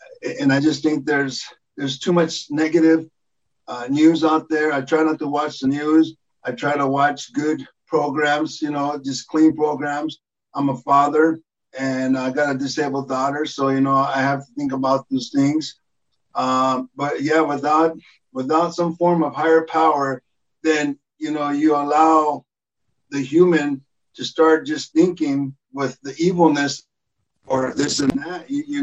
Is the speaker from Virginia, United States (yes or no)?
no; Compton, California, United States; And I have a lot of brothers that are black, and I grew up in South Central. I grew up in Compton